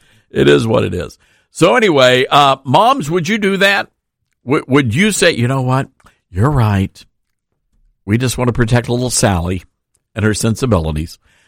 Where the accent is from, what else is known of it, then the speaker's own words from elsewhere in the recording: the South, United States; now in Brooklyn, United States; what it's like being a Southerner living in Brooklyn.